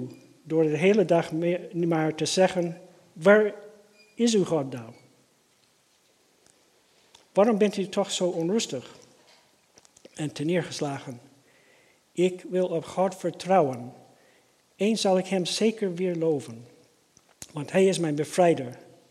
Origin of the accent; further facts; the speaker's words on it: Maine, United States; Dutch is a second language; we gaan in Maine, waar ik vandaan kom, jagen